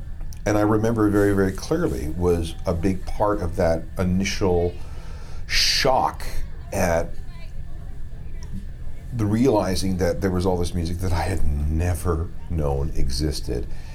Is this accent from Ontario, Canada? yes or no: no; Winnipeg, Manitoba, Canada; It was October 3rd of 1986 when I arrived. And I came from Winnipeg.